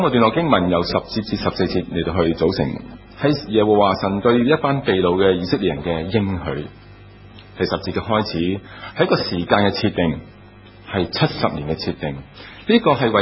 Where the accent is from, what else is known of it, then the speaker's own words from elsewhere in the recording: Hong Kong; 绝对不是今天我们香港人那个移民经验可以能够理解得到。